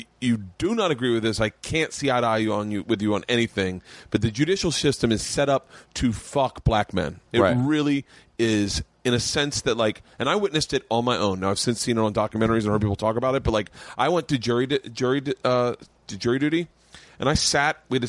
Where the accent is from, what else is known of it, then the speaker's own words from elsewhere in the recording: Southern US, United States; If you go through my Facebook, you would not agree with one person I grew up with, because I grew up in the South.